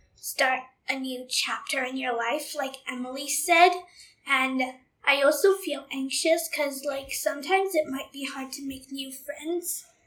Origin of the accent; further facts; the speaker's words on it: China; also born or lived in United States / Kenya / Uganda / Botswana; I'm from China. I lived in America, Kenya, Uganda, Botswana, Fiji, and Thailand.